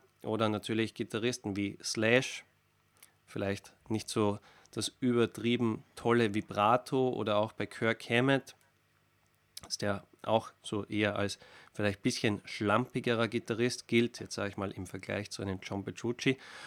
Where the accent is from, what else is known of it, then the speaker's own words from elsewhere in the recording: Linz, Upper Austria, Austria; Und es ist ja vor allem in meiner Heimatstadt in Linz, Oberösterreich, eine sehr gute Universität, die Anton Bruckner Universität.